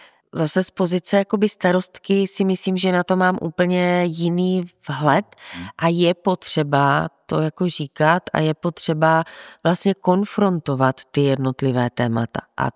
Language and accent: Czech; Moravian-Silesian Region, Czechia; jsem tady z Moravskoslezského kraje